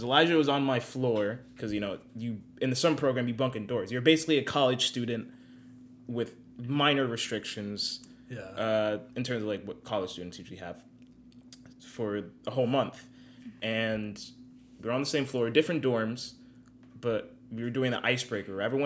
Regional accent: New Jersey, United States; from Jersey.

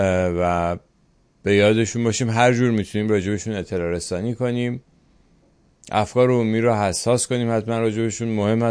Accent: Iran; ما ایرانی هستیم

